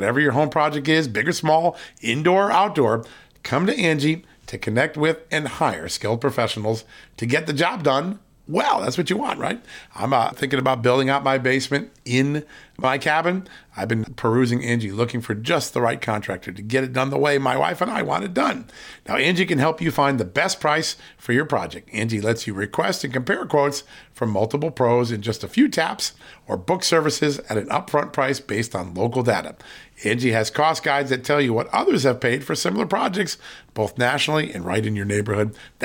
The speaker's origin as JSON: {"language": "English", "region": "Virginia", "country": "United States", "said": "Congressman Ben Klein from my home state of Virginia, actually represents my district where I have my cabin."}